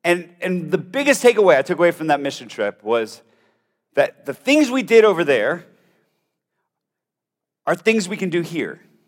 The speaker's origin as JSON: {"language": "English", "town": "Bogota", "region": "Bogotá", "country": "Colombia", "tie": "born or raised there", "said": "So I grew up in Bogota, Colombia. My parents were missionaries, but for me, that was just the culture I grew up in. So I grew up speaking English and Spanish"}